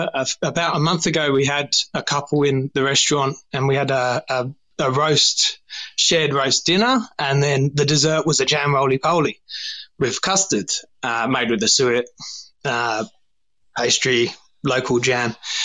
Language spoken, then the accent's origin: English; England, United Kingdom; growing up in England